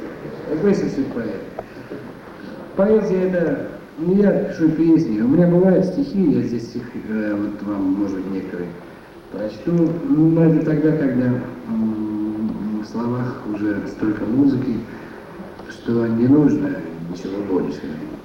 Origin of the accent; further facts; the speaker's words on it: Magadan Oblast, Russia; born there; Ну, я родился на Колыме.